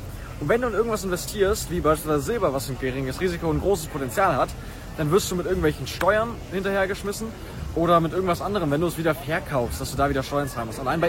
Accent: Germany; Und ich bin super dankbar, in Deutschland aufgewachsen zu sein.

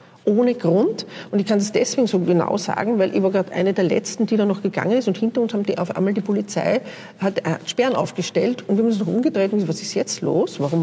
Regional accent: Vienna, Austria; born there; Jetzt bin ich gebürtige Wienerin, kenne mich, glaube ich, gut aus im U-Bahn-Netz.

